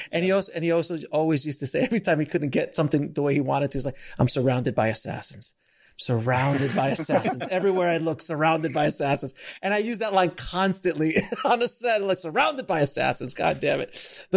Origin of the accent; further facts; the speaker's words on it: Miami, Florida, United States; I come from Miami originally. So in Miami, on sets, there's a little old Cuban man.